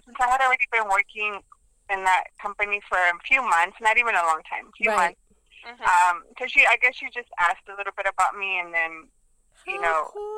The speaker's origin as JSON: {"language": "English", "region": "Michigan", "country": "United States", "tie": "born there", "also_born_or_lived": "Dallas, Texas", "moved": "as an adult", "said": "I was born in Michigan, but then I decided to go to college in Dallas because my family was a migrant worker, so we worked on the field, in the fields too. But I decided to go to college in Dallas, Texas"}